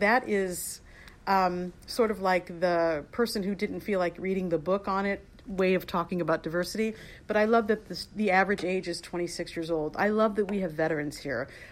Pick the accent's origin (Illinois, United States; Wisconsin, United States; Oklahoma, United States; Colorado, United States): Illinois, United States; Chicago; And I grew up in the Chicagoland area. So actually, when I was offered the position here, it really felt like home for me